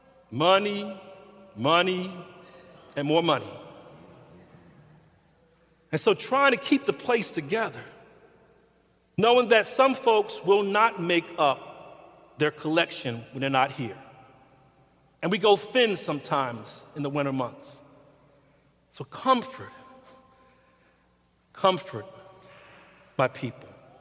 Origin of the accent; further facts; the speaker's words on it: Philadelphia, Pennsylvania, United States; I grew up in North Philly.